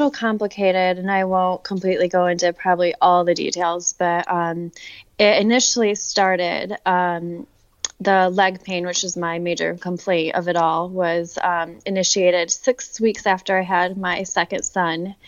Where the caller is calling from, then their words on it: Grand Haven, Michigan, United States; I am coming from West Michigan, Grand Haven to be exact.